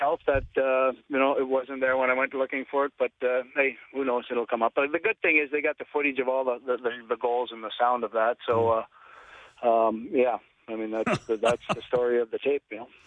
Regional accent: St. Jacobs, Ontario, Canada; I went up to my hometown of St. Jacobs today

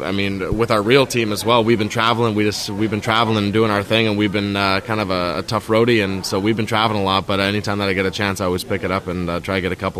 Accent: Canada; This is a great opportunity for myself being Canadian. I love being Canadian

